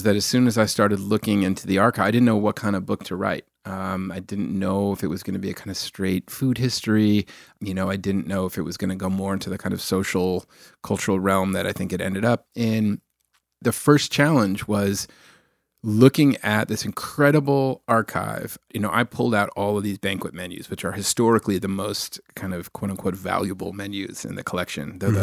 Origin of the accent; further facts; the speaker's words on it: Los Angeles, California, United States; Yeah, born and raised on the West Side, and I very much grew up in that tradition.